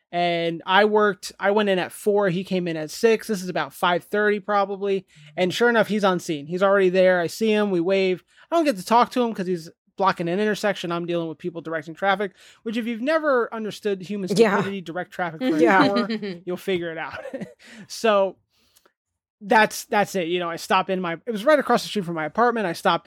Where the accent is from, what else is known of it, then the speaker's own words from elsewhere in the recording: New Jersey, United States; We're both from New Jersey. We both like the same kind of music.